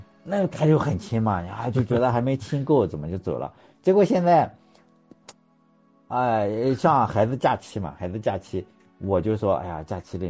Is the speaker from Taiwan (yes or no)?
no; Shandong, China; 因为我从小就在山东这边长大，因为我现在就在济南嘛，就觉得我到家的话就开车开个40分钟